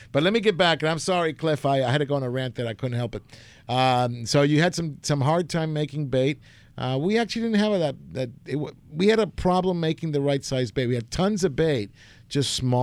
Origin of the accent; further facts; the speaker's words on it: Argentina; And I'm from Argentina.